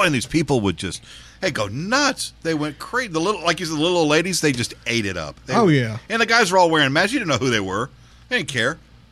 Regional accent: Texas, United States; You know, I grew up in South Texas, so that was something that you would see.

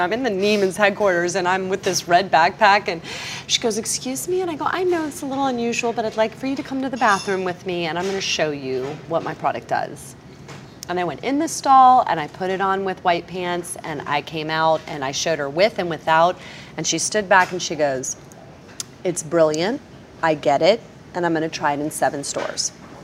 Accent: Clearwater Beach, Florida, United States; I don't know anything. I grew up on Clearwater Beach. I don't even have a business degree.

